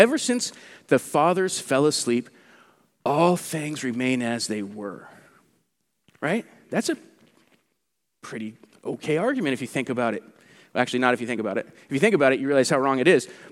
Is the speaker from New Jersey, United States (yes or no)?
no; Anderson, California, United States; And we're talking through, and I come from Anderson, California